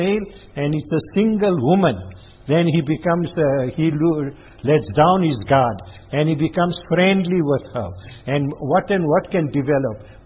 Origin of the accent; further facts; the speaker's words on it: India; As an Indian, we are also Indians, they are also Indians, or amongst white people, or amongst Chinese, any nation.